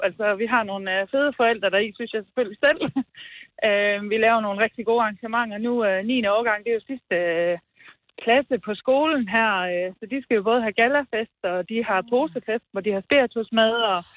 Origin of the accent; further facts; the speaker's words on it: Hvidebæk, Central Denmark Region, Denmark; Jeg er fra Hvidebæk.